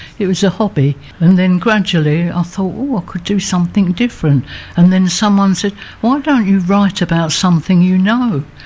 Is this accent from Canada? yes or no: no; Canning Town, London, United Kingdom; And I thought, I'll call it … Mm. And that was Canning Town. We moved there when I was 10, and we lived opposite the Flying Scud pub